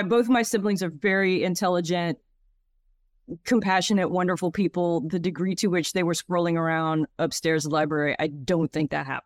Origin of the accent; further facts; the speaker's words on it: Louisiana, United States; So I grew up in Acadiana, where that's the Cajun culture. So it's not New Orleans. The Cajuns are not in New Orleans.